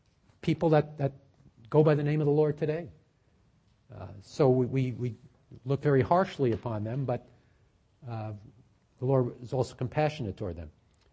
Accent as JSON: {"language": "English", "region": "New York", "country": "United States", "said": "I'm a New Yorker. New Yorkers tend to be, you know, high energy type."}